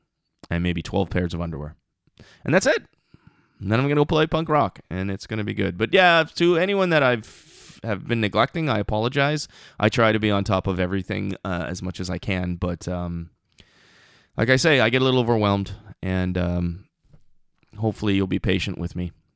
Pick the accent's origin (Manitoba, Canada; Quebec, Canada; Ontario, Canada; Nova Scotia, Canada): Ontario, Canada; Thunder Bay; now in Ottawa, Canada; I grew up in Thunder Bay, so winter is in my blood and I don't want it to be there.